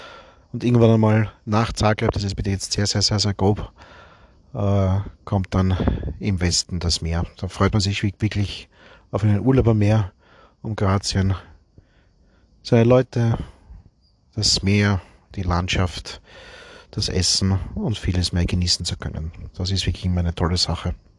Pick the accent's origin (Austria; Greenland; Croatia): Austria; Guntramsdorf, Lower Austria; Von meinem Heimatort Guntramsdorf im Süden von Wien fährt man bis Trogir mit 2, vielleicht 3 Pausen auf der Autobahn.